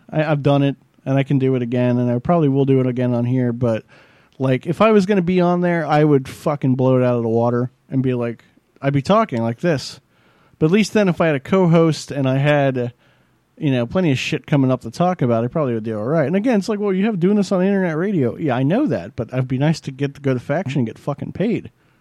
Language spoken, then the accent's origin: English; Florida, United States; Unless you're them, you know, I'm Joe Nobody from Florida.